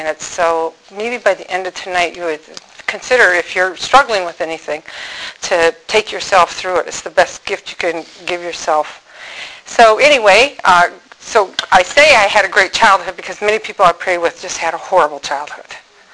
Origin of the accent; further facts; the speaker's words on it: Pinconning, Michigan, United States; I'm hail from Tawas, but really Pinconning, which probably means nothing to you guys. Pinconning. Cheese at the north. And we just moved north.